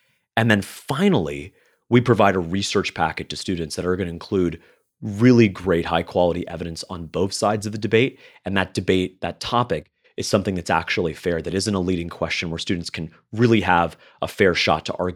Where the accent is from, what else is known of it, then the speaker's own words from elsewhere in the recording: Florida, United States; Well, you know, I grew up in Florida. I live in Florida.